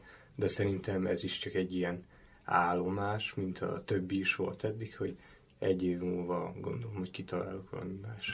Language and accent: Hungarian; Ukraine; és Ukrajnából jöttem.